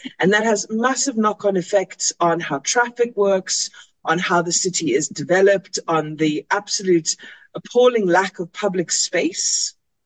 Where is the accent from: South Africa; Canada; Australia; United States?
South Africa; But it was so interesting to be in Mexico as a South African